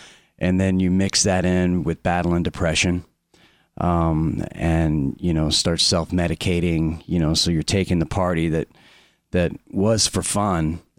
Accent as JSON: {"language": "English", "town": "Orlando", "region": "Florida", "country": "United States", "tie": "born or raised there", "said": "Yeah, in Florida."}